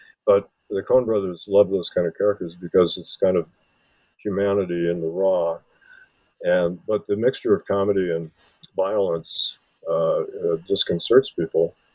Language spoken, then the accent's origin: English; Wisconsin, United States; because I'm from Wisconsin, which is adjacent to Minnesota.